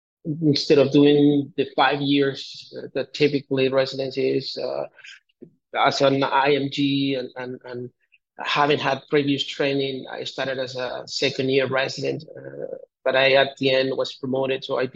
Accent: Colombia; I'm originally from Colombia, and I did my med school. I'm from a very small town here in Colombia. I went to Bogota, did my high school there.

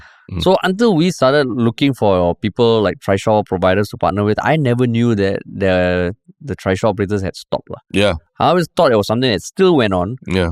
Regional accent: Tampines, Singapore; I mean, I grew up in Tampines. I love Tampines.

